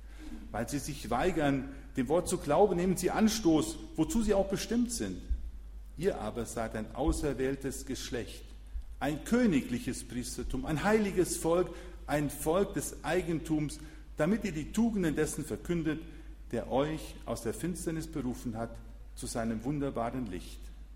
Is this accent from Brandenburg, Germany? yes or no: no; Hesse, Germany; Wir kommen aus Hessen